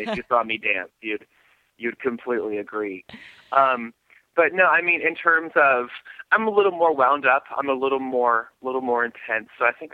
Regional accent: Sacramento, California, United States; I am. I'm from Sacramento, born and raised.

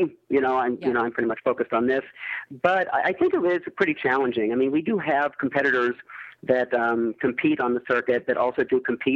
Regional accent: Springfield, Illinois, United States; I grew up downstate Illinois, and I grew up in Springfield, which is a larger city, not huge by any means, but it's a larger city.

